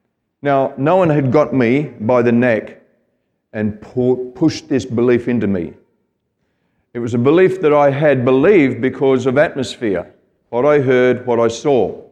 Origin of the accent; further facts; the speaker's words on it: Australia; also born or lived in Scotland; I was born in Scotland and we emigrated to Australia when I was just a little fella, 6 years old. And I grew up in a family that was working class